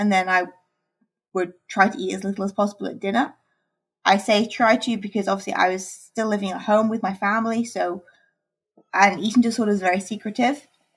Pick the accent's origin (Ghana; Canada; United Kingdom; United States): United Kingdom; England; I'm from England, and in England we transition to high school.